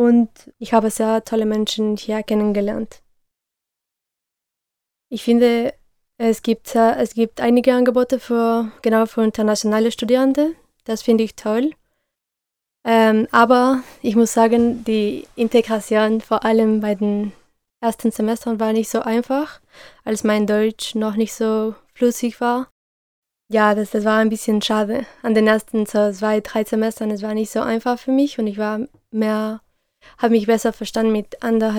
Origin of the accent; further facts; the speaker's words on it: La Paz, Bolivia; German is a second language; also born or lived in Spain; now in Leipzig, Germany; In Leipzig wohne ich schon 3 Jahre. Also sind zwischen La Paz, meine Heimatstadt, und Leipzig ungefähr 10.700 Kilometer. Meine Familie ist teilweise in der Welt verteilt, aber meistens in Bolivien.